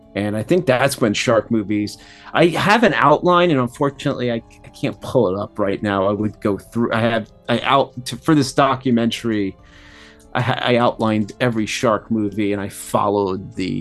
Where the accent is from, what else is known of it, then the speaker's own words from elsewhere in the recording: New York, United States; like, growing up in New York, like Channel 5, Channel 9, Channel 11.